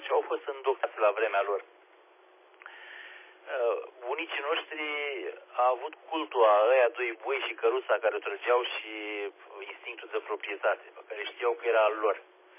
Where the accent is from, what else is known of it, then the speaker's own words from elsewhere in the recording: Romania; înainte de a fi... european, sunt român, deci trebuie păstrat